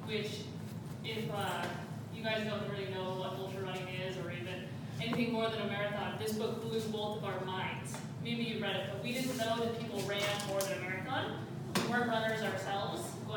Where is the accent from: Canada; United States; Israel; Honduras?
United States; Idaho; which was very weird for me because I grew up in Idaho, nowhere near the ocean.